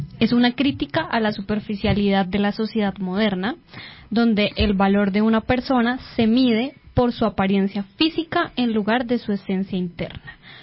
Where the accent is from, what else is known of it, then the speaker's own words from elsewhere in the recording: Colombia; En nuestra historia, como mujeres colombianas